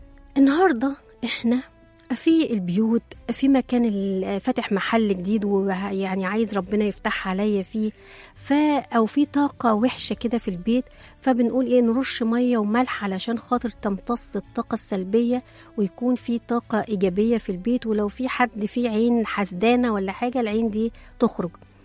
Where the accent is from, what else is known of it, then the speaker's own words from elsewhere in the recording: Egypt; وإحنا كمصريين كبجيناتنا بنؤمن أو بنعتقد قوي في موضوع الحسد